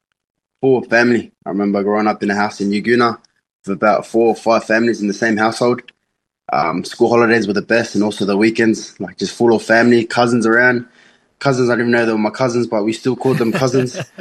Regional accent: Samoa; I know the villages of where I'm from in Samoa. So I'm from Kunga Fuafua and Afenga. And my dad is half Chinese, so I think that makes me quarter.

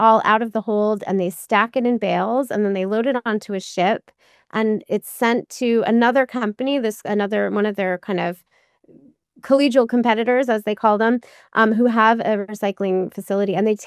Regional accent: Boston, Massachusetts, United States; I mean, I grew up in the Boston area, and, you know, Jaws was everything.

